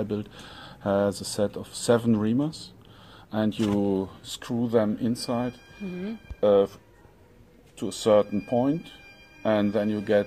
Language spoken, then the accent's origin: English; Germany; now in Switzerland; I'm from Germany and I live and work in Switzerland.